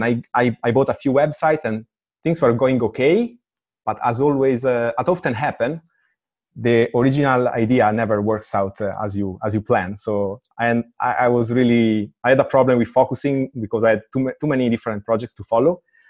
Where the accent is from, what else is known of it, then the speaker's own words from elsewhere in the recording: Italy; English is a second language; I come from Italy and I am a technical dude.